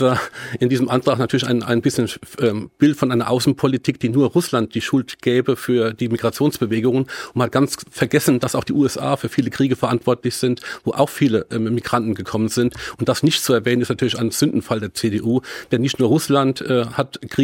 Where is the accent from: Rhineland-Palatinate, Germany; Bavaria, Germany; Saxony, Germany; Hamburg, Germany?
Rhineland-Palatinate, Germany; Ich komme aus dem Land, aus dem Kreis Kaiserslautern. Da kann man nicht so einfach vielleicht wie in Mainz auf den ÖPNV umsteigen.